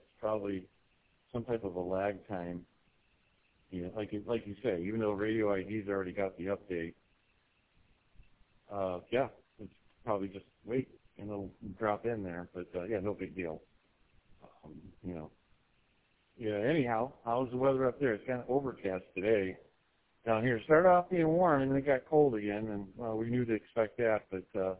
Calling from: Michigan, United States; I mean, I'm talking from Macomb County, so it's event one is used as a alternative MyCon station.

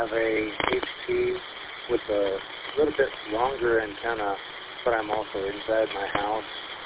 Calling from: Corunna, Michigan, United States; Corunna, C-O-R-U-N-N-A, Shiawassee County.

